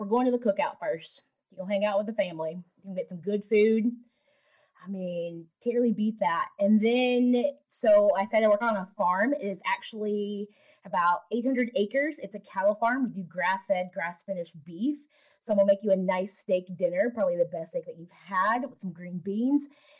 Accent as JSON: {"language": "English", "region": "North Carolina", "country": "United States", "said": "I am 33 from North Carolina, and I actually work on a farm."}